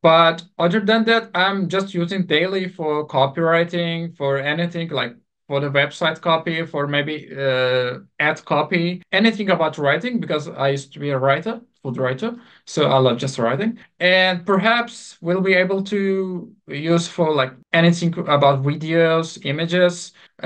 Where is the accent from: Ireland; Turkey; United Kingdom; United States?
Turkey; English is a second language; just born and raised in Turkey, so I don't have English accents.